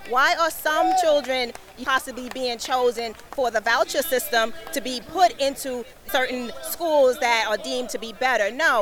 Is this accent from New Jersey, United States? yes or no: yes; Perth Amboy, New Jersey, United States; from Perth Amboy, New Jersey.